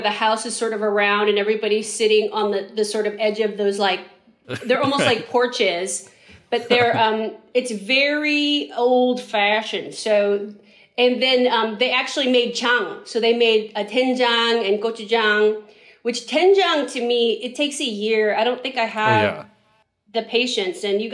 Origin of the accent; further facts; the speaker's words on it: San Francisco, California, United States; because we grew up in San Francisco, so we'd go to like Yosemite or something like